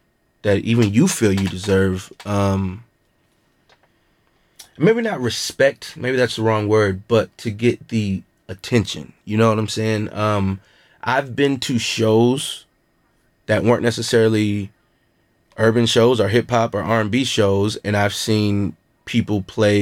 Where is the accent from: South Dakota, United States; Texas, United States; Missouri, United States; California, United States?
Texas, United States; Austin; also born or lived in Round Rock; I was born in Brackenridge, so I've been in the Austin area my whole life.